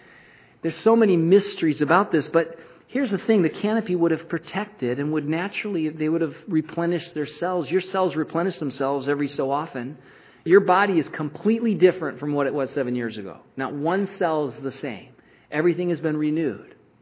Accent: Michigan, United States; I grew up in Michigan and I always remember around a particular time in summer, the cottonwood trees.

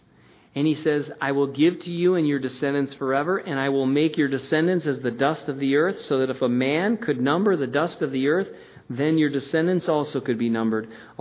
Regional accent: Michigan, United States; now in New Jersey, United States; First, Michigan, I thought I'd go back to my hometown.

